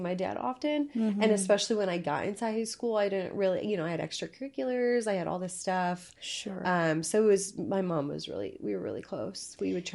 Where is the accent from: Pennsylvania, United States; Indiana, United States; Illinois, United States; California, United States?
Indiana, United States; Highland; I was born in Northwest Indiana. I was born in Highland, Indiana, and grew up there most of my life.